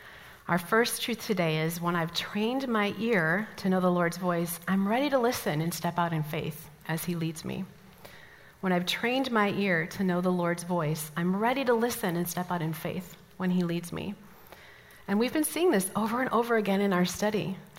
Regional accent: Midwest, United States; moved away as an adult; now in Boston, United States; I moved straight from finishing college. I'm from the Midwest, right out there, and I got a job at Boston College in the English department.

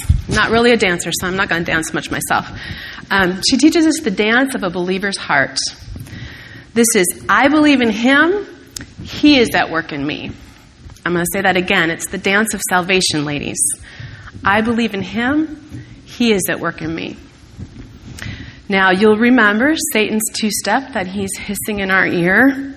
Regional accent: Minnesota, United States; Well, I told you that I grew up in Minnesota, and it's a way of life to cope with snow for 3, 4, maybe even 5 months a year.

